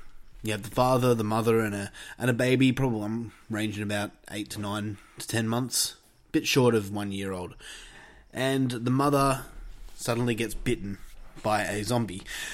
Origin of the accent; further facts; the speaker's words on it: Australia; if you don't know me, you can't tell by my accent, I am in fact an Australian citizen.